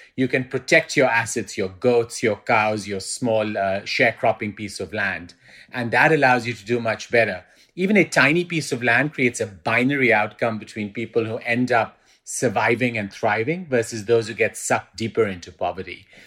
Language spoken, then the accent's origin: English; Pakistan; also born or lived in United Kingdom; now in New York, United States; I spent about 40% of my life growing up in Pakistan, then spent the next 20% in the UK, in England. And then I've been in New York since about 2001, so the last 40%.